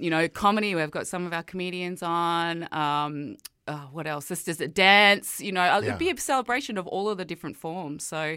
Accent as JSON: {"language": "English", "country": "Australia", "said": "My background is Samoan, and I'm Australian as well."}